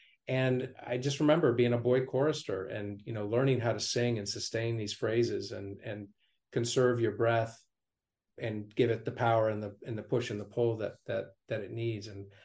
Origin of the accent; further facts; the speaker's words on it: Indiana, United States; I'm a guy from Indiana who evidently can sing fairly well.